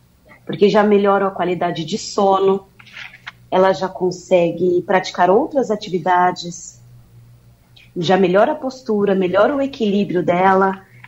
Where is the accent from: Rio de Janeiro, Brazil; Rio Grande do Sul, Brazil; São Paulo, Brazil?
São Paulo, Brazil; DDD11, né, que eu sou de São Paulo.